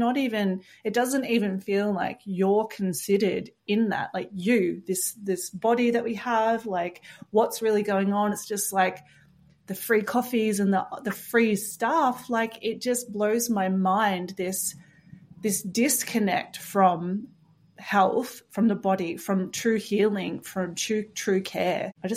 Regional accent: Australia; Being an Aussie, you know, witnessing the American healthcare system, I mean, Australia, I haven't lived there for so long

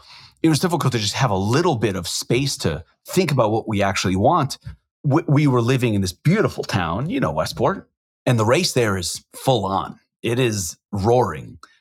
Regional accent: Israel; We're from Israel.

